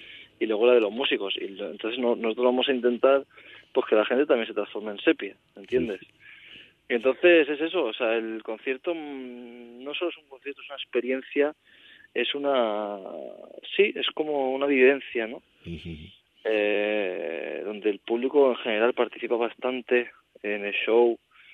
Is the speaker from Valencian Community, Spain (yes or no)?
yes; Valencia, Valencian Community, Spain; born or raised there; also born or lived in Barcelona